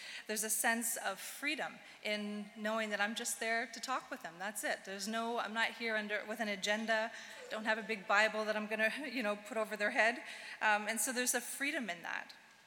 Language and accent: English; Nova Scotia, Canada; also born or lived in New Brunswick; So I come from Nova Scotia originally. I went to school in New Brunswick.